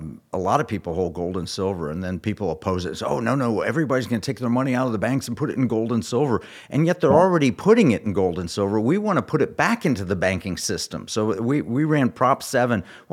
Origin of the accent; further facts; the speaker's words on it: Oklahoma, United States; born there; now in Texas, United States; He was born in Texas, lives in Oklahoma. I was born in Oklahoma, live in Texas.